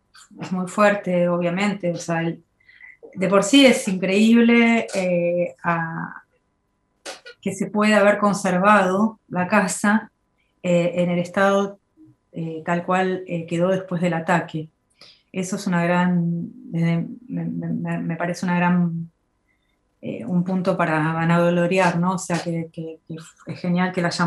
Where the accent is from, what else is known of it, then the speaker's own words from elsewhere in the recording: Buenos Aires, Argentina; Yo soy de Buenos Aires, pero mi papá era de La Plata. O sea que tengo un contacto fuerte con La Plata porque fui siempre a la casa de mi tía, a mis primos